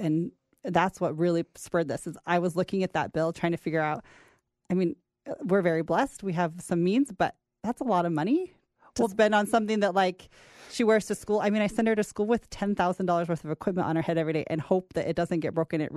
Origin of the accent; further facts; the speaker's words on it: Idaho, United States; moved away as an adult; I grew up in Idaho, and it took me 20 years to move back after I left for college.